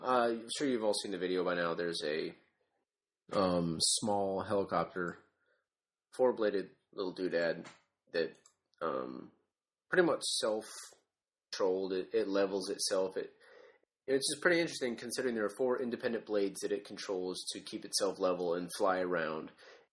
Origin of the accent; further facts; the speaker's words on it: United States; Well, I'm American, so I'm going to say Wally.